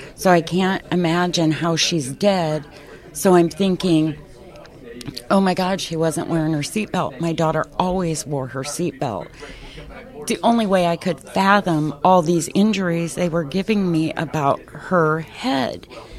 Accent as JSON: {"language": "English", "town": "Council Bluffs", "region": "Iowa", "country": "United States", "lives_now": "Modell, United States", "said": "Yes, I'm from Modell, Iowa, but I moved there after my ex-husband and I divorced originally. From Council Bluffs, where my kids grew up."}